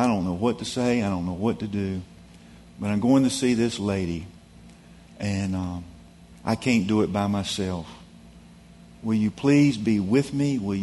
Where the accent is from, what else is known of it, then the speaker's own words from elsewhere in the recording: Durham, North Carolina, United States; I said, "I'm from Durham, North Carolina." We talked about Durham.